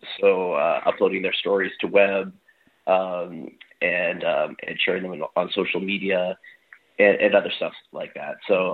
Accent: Victoria, British Columbia, Canada; Yeah, I'm from Victoria. I grew up in Victoria, BC.

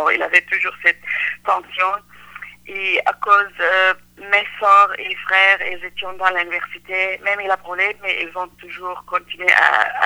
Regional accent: Syria; French is a second language; moved away; Pour moi, je viens de la Syrie, de la côté nord, vraiment proche de la frontière entre les Turquies et l'Irakie, frontière. Alors, je suis grandie là-bas avec une grande famille

